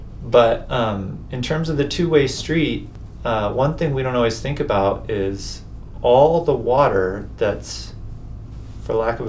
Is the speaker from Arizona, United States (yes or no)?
no; Portland, Maine, United States; I'm from Portland, Maine. Grew up, by the ocean, but was never really drawn to ocean stuff.